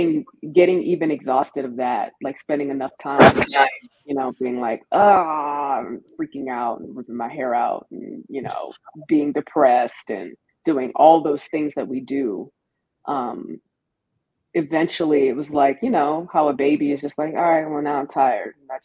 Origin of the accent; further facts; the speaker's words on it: Maryland, United States; And I'm a Maryland girl. I'm from Maryland.